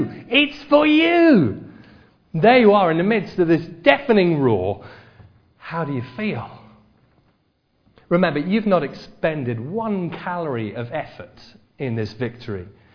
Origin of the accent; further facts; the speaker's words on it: Australia; now in London, United Kingdom; Well, I'm Australian, but I've lived in Highbury for a while, so I suppose I follow Arsenal.